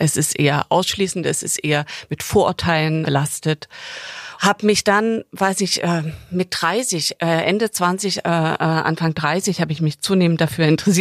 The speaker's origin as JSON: {"language": "German", "region": "East Germany", "country": "Germany", "said": "Und jetzt saßen wir hier mehrere Nächte zu dritt zusammen als ostdeutsche Frauen"}